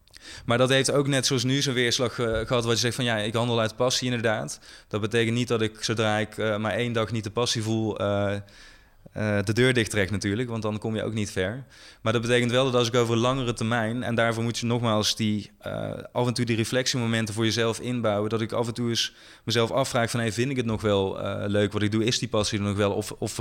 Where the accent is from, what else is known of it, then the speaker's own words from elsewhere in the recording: Weert, Limburg, Netherlands; toen werkte ik in een magazijn in Weert, waar ik ben opgegroeid. Een klein dorp in de buurt van Eindhoven.